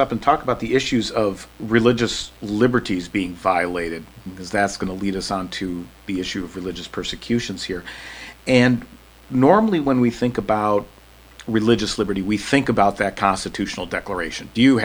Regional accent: United States; And for me as an American, that was very foreign.

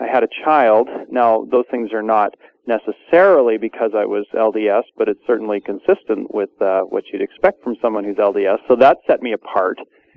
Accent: Canada; I did not grow up in an area that was heavily LDS. There actually is a part of Canada not that far from where I was raised that is actually pretty Mormon, but I'm from slightly outside of that range.

